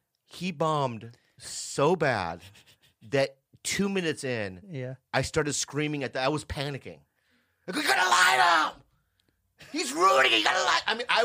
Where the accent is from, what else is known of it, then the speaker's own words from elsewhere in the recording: San Diego, California, United States; I'm from San Diego, dude.